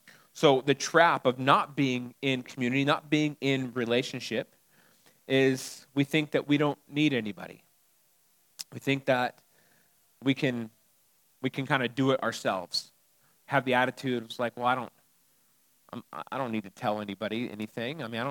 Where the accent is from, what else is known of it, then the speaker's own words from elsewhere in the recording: California, United States; moving to the South, it's different, right? There's membership here in churches. We're like coming from Southern California, it's like, well, we don't really have membership.